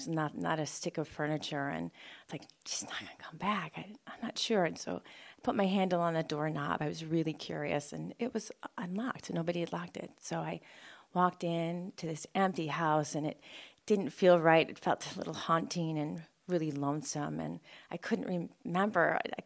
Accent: Buffalo, New York, United States; And growing up in Buffalo, New York, there wasn't a summer colony. It was just you had a house and you lived in it.

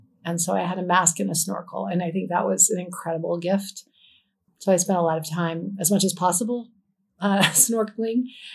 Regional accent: Rhode Island, United States; Well, I come from Rhode Island, and at that time we had a lot of coastal mussels

